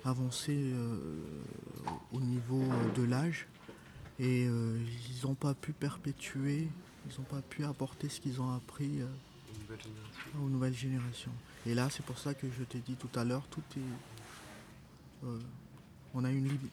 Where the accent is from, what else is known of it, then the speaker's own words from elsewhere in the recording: Madagascar; Je viens de Madagascar. 12 heures de vol, arrivé ici